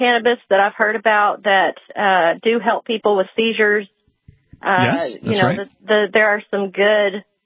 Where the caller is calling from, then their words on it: Texarkana, United States; No, I'm listening from Texarkana.